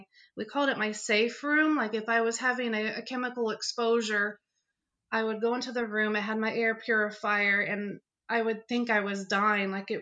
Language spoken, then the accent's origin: English; Indiana, United States; And I'm from Indiana. I'm from a small town. I don't like the city.